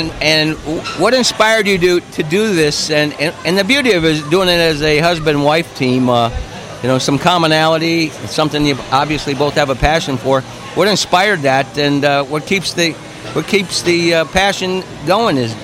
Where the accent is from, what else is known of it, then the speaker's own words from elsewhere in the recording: Iowa, United States; I'm a Northwest Iowa guy and left Des Moines to come down here.